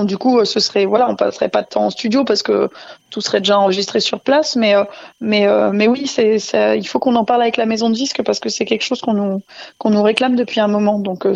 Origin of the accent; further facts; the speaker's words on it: France; mon père est anglais. Après, bon, je suis née en France. Je me considère comme française. Hein, j'ai toujours vécu en France